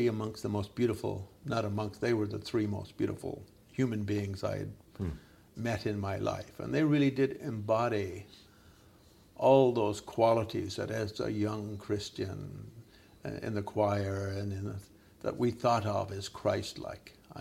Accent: Quebec, Canada; because I grew up in Quebec where it's 80% Catholic.

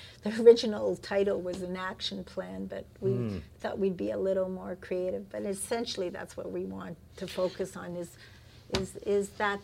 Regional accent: Winnipeg, Manitoba, Canada; I grew up in Winnipeg, and I was at a private Jewish school

